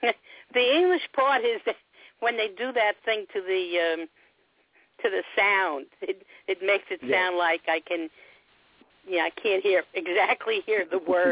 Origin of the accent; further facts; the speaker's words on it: Bronx, New York, United States; I grew up in the Bronx too.